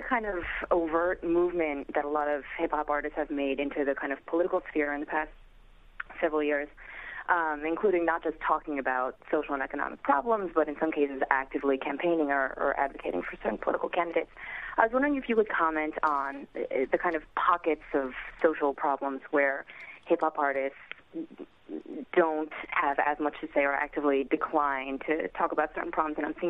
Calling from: Brooklyn, New York, United States; Hi, I'm calling from Brooklyn

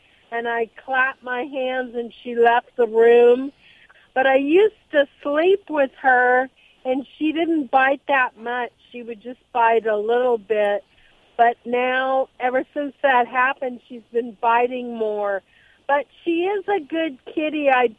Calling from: Los Alamitos, California, United States; I'm in Los Alamitos, California.

